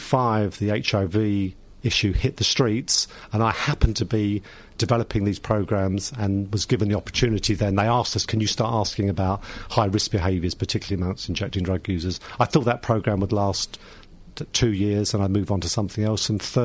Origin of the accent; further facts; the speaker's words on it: Ireland; now in Australia; and I'm very proud to be here and proud to be an Australian citizen, as I am now Irish and Australian.